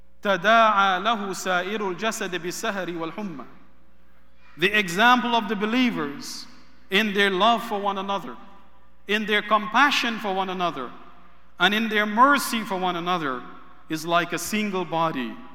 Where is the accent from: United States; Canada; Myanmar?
Canada; Therefore, as Canadian Muslims or Muslim Canadians, we must be proud of our country, which upholds and promotes these values.